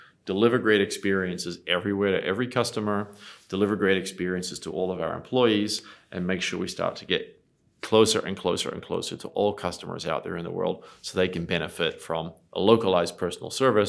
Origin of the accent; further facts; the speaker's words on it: New Zealand; also born or lived in Asia Pacific / New York City; So whilst I spent a lot of time in Asia Pacific, I grew up in New Zealand.